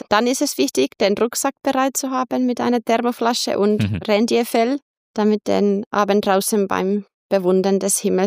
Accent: Finland; ich komme aus dem Lakeland, Järvisuomi.

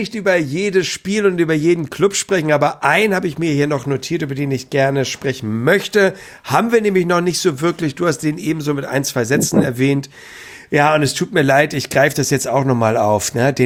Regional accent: Hamburg, Germany; Das verfolge ich auch als Hamburger mit einem gewissen Neidfaktor in all den Jahren, sage ich mal.

